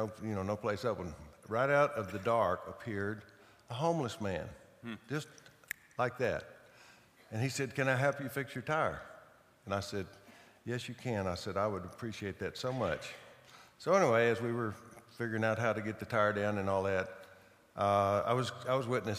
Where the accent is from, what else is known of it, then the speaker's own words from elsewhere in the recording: Throckmorton, Texas, United States; It was a small town when I grew up, and it's a smaller town today.